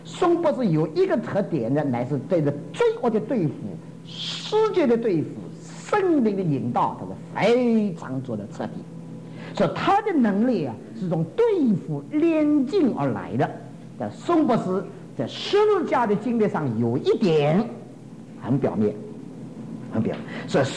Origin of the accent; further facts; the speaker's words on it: China; 你比方说我们中国人中间的宋尚杰，宋尚杰我们不能不尊敬他。